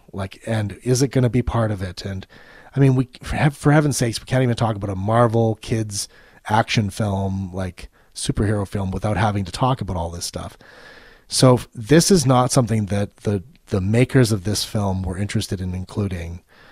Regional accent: Canada; as the listener knows, and you know, I'm not an American, I'm a Canadian.

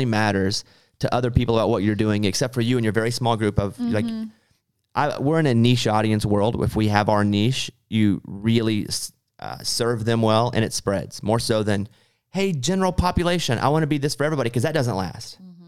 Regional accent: Arkansas, United States; I grew up in Arkansas. We didn't go to Los Angeles.

